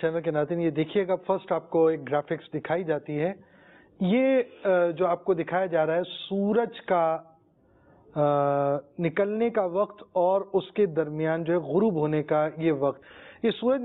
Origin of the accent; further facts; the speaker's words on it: Karachi, Sindh, Pakistan; اور میں تو کراچی والا ہوں